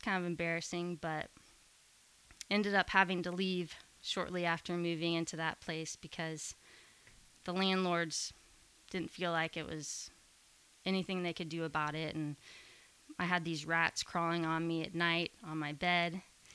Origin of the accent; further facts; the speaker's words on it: Texas, United States; also born or lived in North Carolina; I grew up in Texas and picked up on, I think that really influenced my country sound. Even though I was in North Carolina for a brief period